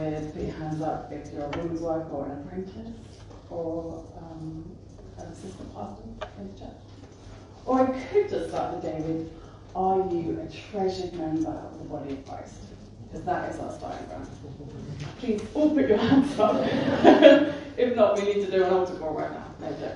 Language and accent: English; South of England, United Kingdom; I'm from the South, but I have been exiled to the Midlands, so I love coming down, down south.